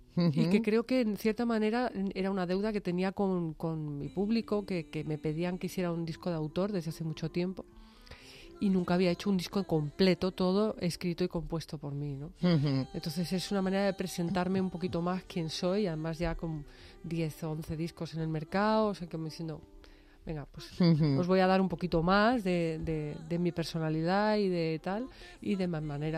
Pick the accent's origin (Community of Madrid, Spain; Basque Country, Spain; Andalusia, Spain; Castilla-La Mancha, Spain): Community of Madrid, Spain; Madrid; born there; also born or lived in United States / Argentina; Yo nací en Madrid, viví en Estados Unidos, viví en Argentina, vengo de una familia flamenca.